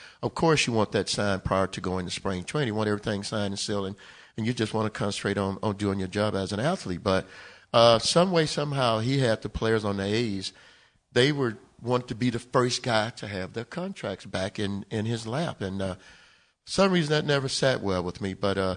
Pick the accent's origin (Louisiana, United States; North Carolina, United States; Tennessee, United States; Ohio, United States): Louisiana, United States; You know, growing up in Louisiana, and to reflect on something that Lena said about the draft, I got drafted out of high school.